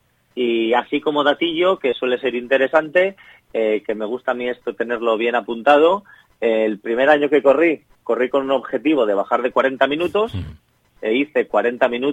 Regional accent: Laredo, Cantabria, Spain; es una carrera de pueblo, de mi pueblo, pero claro, subes con gente que está ahora mismo, o sea, que está en la élite, digamos, que es de las mejores del mundo, se han batido récords en Laredo

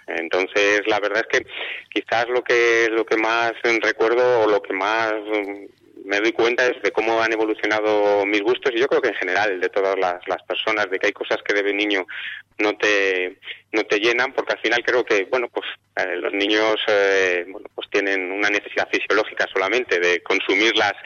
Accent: Madrid, Community of Madrid, Spain; born there; yo de nacimiento soy de Madrid, pero bueno, la verdad es que mi vida por mi digamos por mi condición laboral de enólogo, pues que reparte mucho sobre la geografía española.

